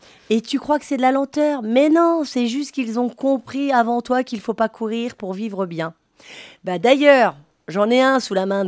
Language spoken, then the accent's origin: French; Paris, Île-de-France, France; Forcément, moi, en tant que Parisienne, je voulais vous dire